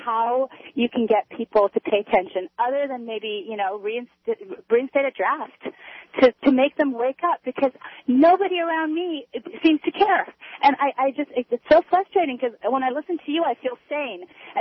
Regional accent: Iran; because I'm from Iran.

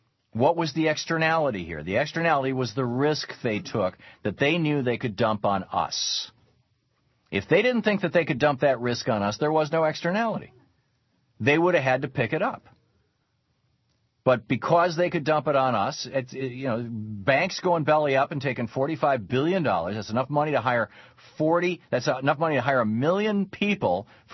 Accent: Lansing, Michigan, United States; also born or lived in Detroit; I grew up in Michigan, right? I grew up in the Midwest. I lived in Detroit. We lived near Chicago. I grew up in Lansing.

